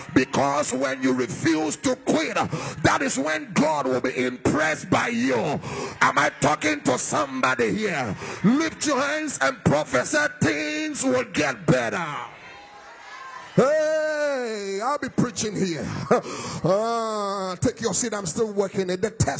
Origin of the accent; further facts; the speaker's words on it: Accra, Greater Accra, Ghana; I came all the way from Accra, Ghana to speak to one person